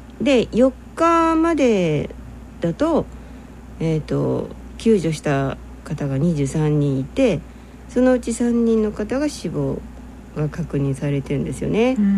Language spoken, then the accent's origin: Japanese; Atami, Shizuoka, Japan; まさに私のふるさと熱海で